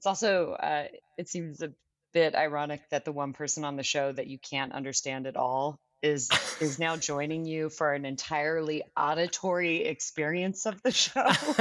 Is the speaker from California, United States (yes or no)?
yes; Los Angeles, California, United States; accent: California; I think I've tried to hide my California accent for most of my life. I don't know why I had I was born with some sort of shame around being from LA.